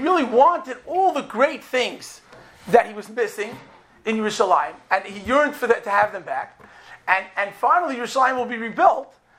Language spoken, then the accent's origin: English; Canada; I'm from Canada